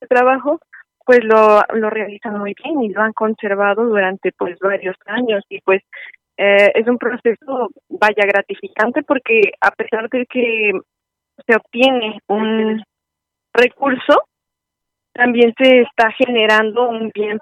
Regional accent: Mexico; yo soy de México, entonces en México pues la industria ecológica no está como muy desarrollada.

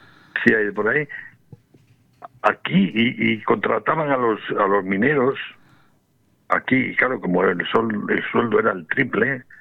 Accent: Fabero, Castile and León, Spain; yo me acuerdo que Favero, mi pueblo, es un pueblo de una cuenca minera

